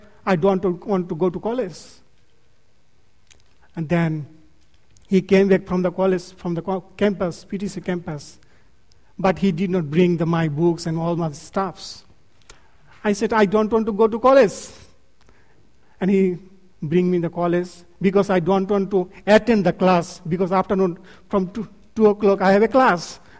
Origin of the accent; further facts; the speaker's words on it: Bangladesh; English is a second language; It's marvelous that shared to you that I come from Bangladesh